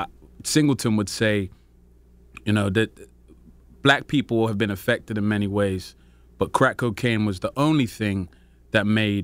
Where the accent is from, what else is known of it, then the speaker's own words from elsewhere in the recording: London, United Kingdom; I'm from Peckham in London, which is the South Central equivalent, in my opinion.